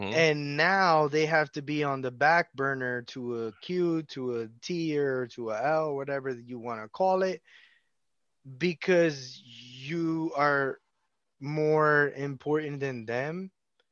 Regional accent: United States; I'm only speaking as an American perspective because I am here, I live here, and I am an American

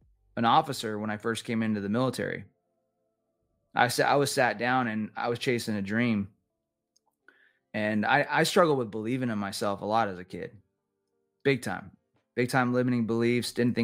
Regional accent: California, United States; now in Florida, United States; I have a dog, my wife, and we're here in Florida. I'm originally from California.

